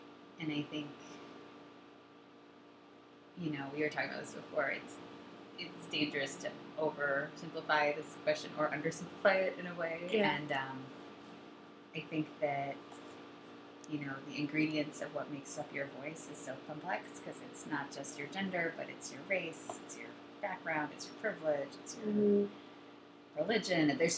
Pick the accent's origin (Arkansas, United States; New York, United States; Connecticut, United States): New York, United States; I grew up just outside of New York City, so I see a lot of shows and musicals growing up